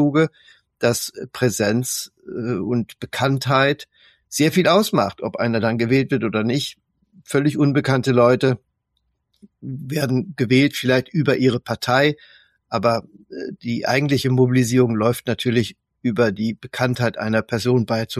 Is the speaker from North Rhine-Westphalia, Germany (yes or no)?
yes; North Rhine-Westphalia, Germany; ich bin Westfale und auch habe also hier den hohen Migrationshintergrund in diese Region.